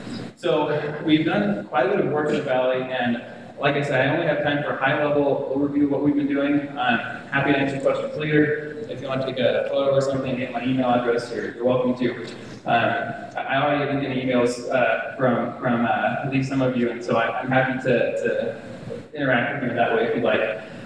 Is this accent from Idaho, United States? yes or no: yes; Idaho, United States; also born or lived in Missouri; now in Colorado, United States; and I'm originally from Idaho, so we came back out west to Colorado State, and that's where I am now.